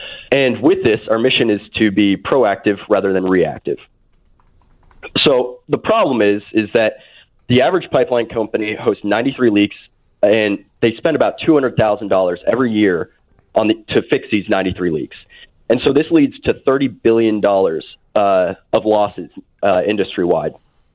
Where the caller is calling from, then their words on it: State College, Pennsylvania, United States; Actually, State College, Pennsylvania. We're actually in the single digits, so I'm kind of jealous of your double digit temperatures.